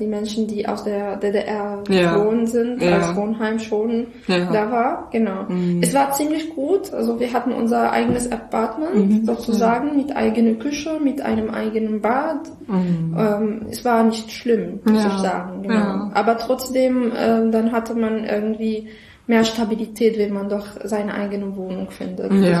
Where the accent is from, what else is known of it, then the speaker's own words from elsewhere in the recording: Syria; weil ich jetzt als Syrerin, dass ich jetzt, ich kenne doch, dass die Idee fremd ist